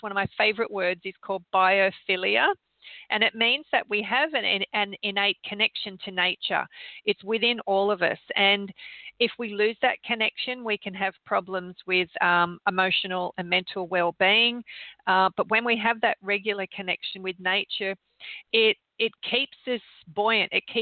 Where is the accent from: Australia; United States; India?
Australia; Sydney, New South Wales; Well, I grew up in Sydney, in suburban Sydney. We live near the beach, so I spend a lot of time at the beach.